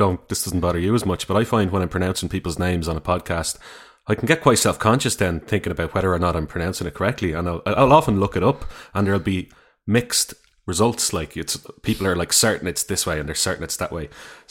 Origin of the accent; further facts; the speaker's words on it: Dublin, Leinster, Ireland; So you couldn't avoid that song growing up in Dublin.